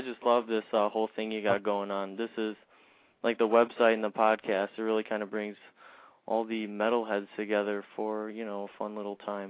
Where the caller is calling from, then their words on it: Chicago, Illinois, United States; I'm in Chicago.